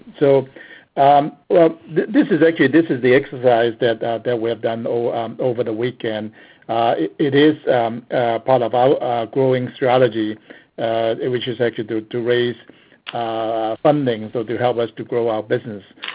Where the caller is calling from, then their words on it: Seattle, Washington, United States; Just a FYI, I'm calling in from Seattle, so it's like 2 a.m. in the morning